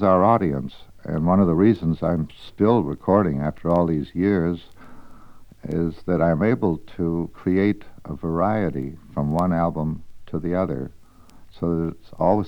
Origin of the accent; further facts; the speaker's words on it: Canada; born there; I was born in Canada. Our family was not a musical family, but they were a cultural family.